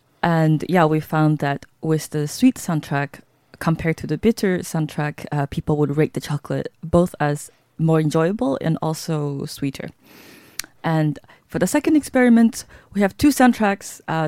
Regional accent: Texas, United States; I grew up in Texas, so we had a southern connection.

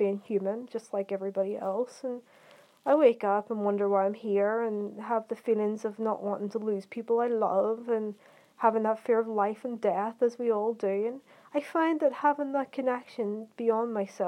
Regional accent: Ireland; I grew up with a Protestant mom and dad. I feel like I'm Irish, culturally speaking, as I live in fucking Ireland

